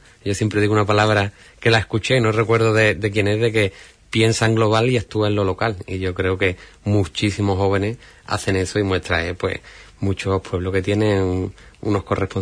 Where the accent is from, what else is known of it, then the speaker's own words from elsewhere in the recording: Bonares, Andalusia, Spain; Primero en asociaciones del ámbito municipal en mi pueblo, en Bonares. También he estado metido en asociaciones de tema cultural aquí ya en Huelva